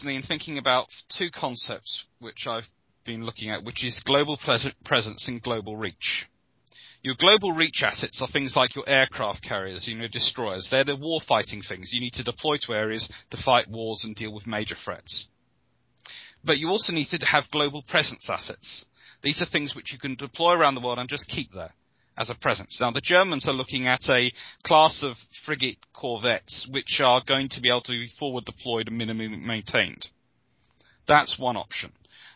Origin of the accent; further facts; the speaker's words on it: United Kingdom; I'm British, and we have a history of not liking private armies.